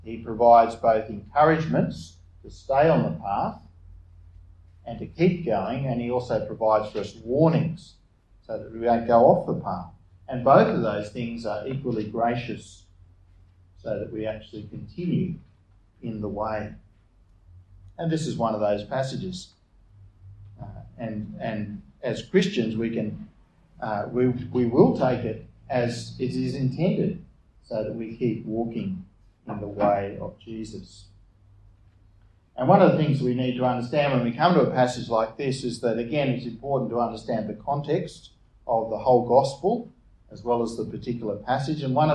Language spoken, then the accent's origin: English; New South Wales, Australia; And so growing up in the Blue Mountains, I was often doing that.